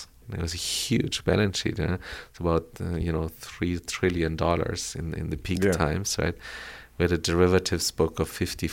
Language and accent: English; Colombia; first language Spanish; English is a second language; as I was raised and I grew up in Colombia and South America, my mother tongue is Spanish, right?